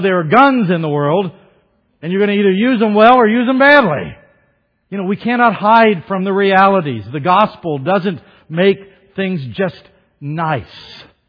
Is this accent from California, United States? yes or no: no; Florida, United States; And I like this because we're from Florida. A big alligator is there in the swamp.